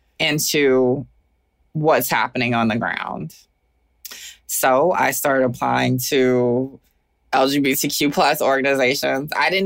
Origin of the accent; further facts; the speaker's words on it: Atlanta, Georgia, United States; moved away as an adult; now in Oakland, United States; My first time living outside of Georgia at 25 years old.